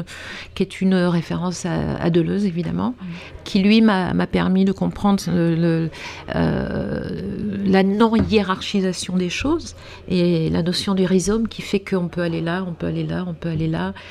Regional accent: United States; Mais j'ai grandi aux États-Unis

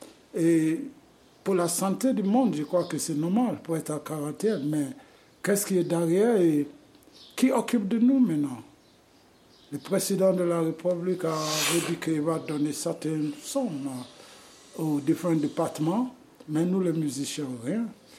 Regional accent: Sierra Leone; now in Senegal; Je suis de Sierra Leone. Et je suis au Sénégal à ce moment et je fais 40 ans depuis. Au Sénégal.

